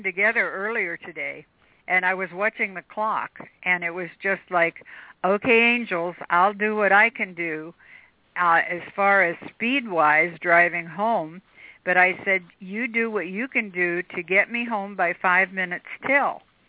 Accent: Canton, Ohio, United States; I am from Canton, Ohio.

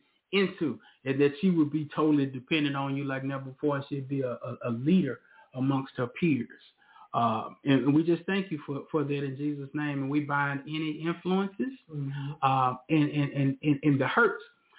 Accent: Southern United States, United States; I'm from the South, so people were shorten your name up.

